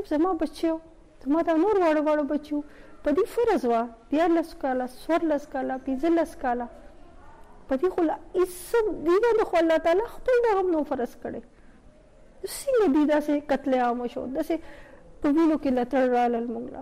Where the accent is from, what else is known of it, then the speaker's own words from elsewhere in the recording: Pakistan; زما صرف دا قصور دی چې زه مسلمان یم زما صرف دا قصور دی چې زه پاکستانی زما صرف دا قصور دی چې زه پښتون یم